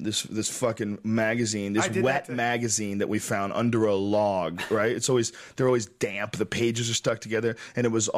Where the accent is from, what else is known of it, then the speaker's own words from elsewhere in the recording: Boston, Massachusetts, United States; I grew up in Boston. I've talked to friends that grew up in L.A.